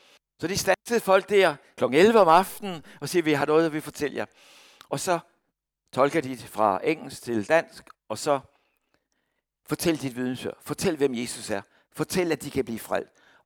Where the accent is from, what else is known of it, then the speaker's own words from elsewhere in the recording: Copenhagen, Capital Region of Denmark, Denmark; det gav mig flashbacks fra min ungdom i København 1970